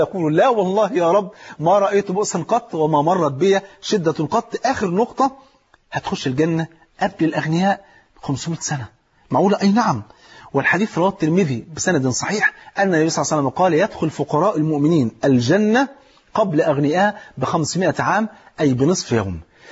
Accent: Egypt; واحد مليونير مرة معدي على أرض فلاحين عندنا في مصر

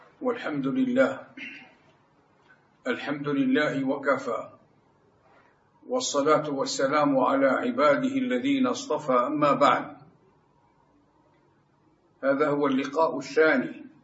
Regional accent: Hama, Hama Governorate, Syria; born there; ولدت في حماة سنة 1349 للهجرة، الموافق سنة 1931 للميلاد، وحماة مدينة من أعمال سوريا قديمة جاهلية

